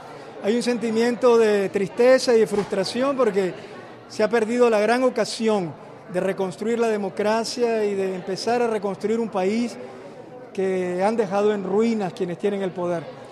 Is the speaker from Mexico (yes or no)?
no; Nicaragua; moved away; 2 años lejos físicamente de mi pueblo, pero he aprendido que uno no está donde tiene los pies, sino donde tiene el corazón, y yo estoy con mi pueblo de Nicaragua